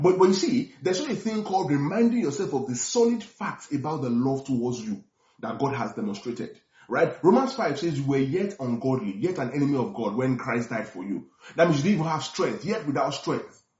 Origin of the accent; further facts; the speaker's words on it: Lagos, Nigeria; You will know that I'm a Yoruba boy. You will know that I grew up in Lagos